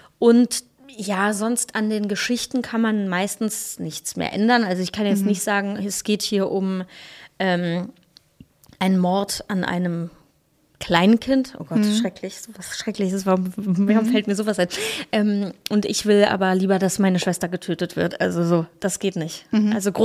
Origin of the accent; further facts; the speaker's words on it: Hesse, Germany; finde es manchmal sogar auch netter als drüben bei uns im Westen. Irgendwie ein bisschen herzlicher. Aber natürlich schlägt mein Herz auch hessisch.